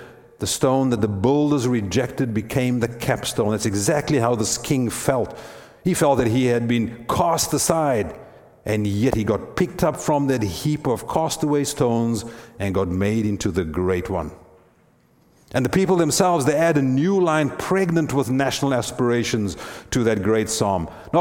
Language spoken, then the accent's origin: English; South Africa; as a South African, I experienced this as well.